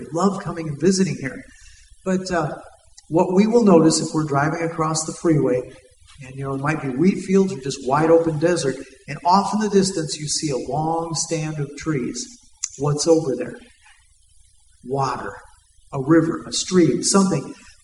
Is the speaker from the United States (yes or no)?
yes; Denver, Colorado, United States; We're from Denver, Colorado, and so, you know, we take long drives through like New Mexico and Arizona